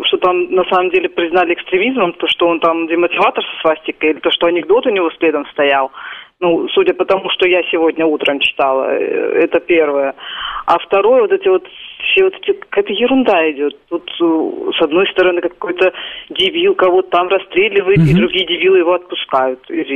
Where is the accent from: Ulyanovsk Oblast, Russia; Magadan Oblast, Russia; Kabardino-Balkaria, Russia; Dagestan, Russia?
Dagestan, Russia; Я сама из Дагестана.